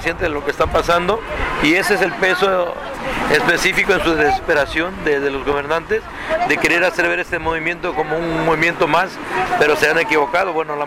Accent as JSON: {"language": "Spanish", "country": "Mexico", "said": "creemos nosotros que como mexicanos no estamos en el olvido"}